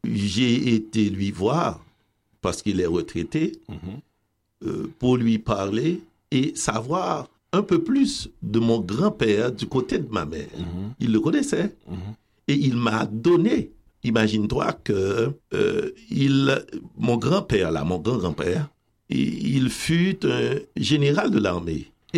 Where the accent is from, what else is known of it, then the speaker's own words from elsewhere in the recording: Haiti; Nous, là, en grandissant en Haïti, on va à Port-au-Prince, on sort de l'intérieur du pays